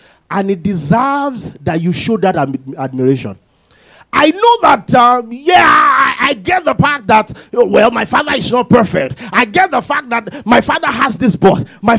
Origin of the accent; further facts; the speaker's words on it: Nigeria; You know, I'm coming from Nigeria. I have to show that I'm coming from Nigeria.